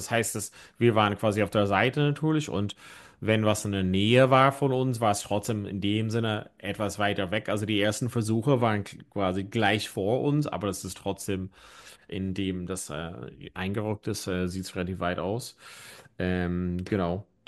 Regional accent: County Donegal, Ireland; also Hurling gibt es nicht so wirklich in Donegal, wo ich herkomme

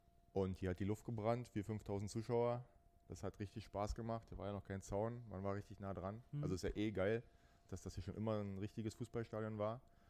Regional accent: Potsdam, Brandenburg, Germany; Ich bin ja Potsdamer und hier aufgewachsen

